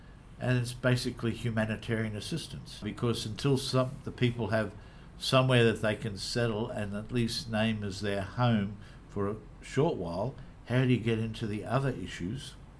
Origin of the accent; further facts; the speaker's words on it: Australia; from what I know of Australia as an Australian